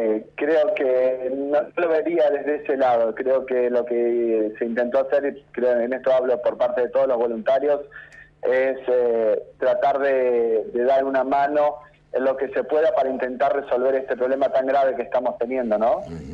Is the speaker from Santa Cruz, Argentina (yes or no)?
yes; Río Turbio, Santa Cruz, Argentina; moved away as an adult; now in San Isidro, Argentina; Yo viví muchos años allá, me crié en Río Turbio.